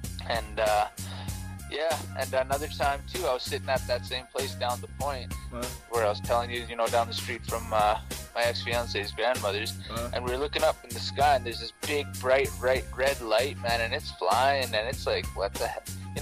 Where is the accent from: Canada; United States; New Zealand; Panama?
Canada; you want to call us, you know, First Nations, there's another word. In Canada. And more specifically, I am from the Cree and the Dene nations.